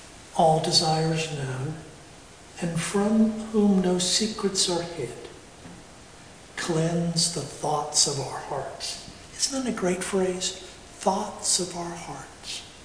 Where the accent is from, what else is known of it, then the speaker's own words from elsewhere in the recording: United States; Now, I'm an American, so bear with me.